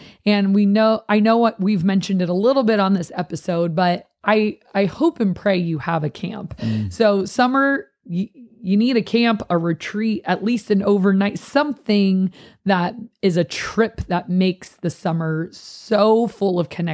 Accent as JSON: {"language": "English", "town": "Fallbrook", "region": "California", "country": "United States", "said": "We're from Fallbrook."}